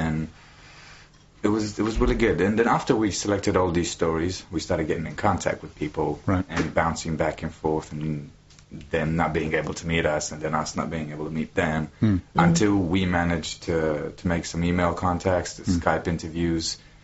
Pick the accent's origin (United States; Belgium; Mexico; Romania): Romania; Transylvania; moved away as an adult; also born or lived in Bucharest; now in New Zealand; I come from Transylvania. So then I turned 18, I could leave home, and I took an airplane. I came here to do a degree in film, radio, and TV production at Christchurch in Canterbury